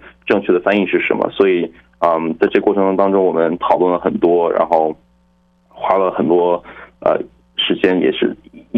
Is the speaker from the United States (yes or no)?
yes; United States; 我是在美国长大，然后但是我也可以听懂中文，我回过国上读过书，然后呢，在这边体验很多。社区展览什么的，因为我英语中文都会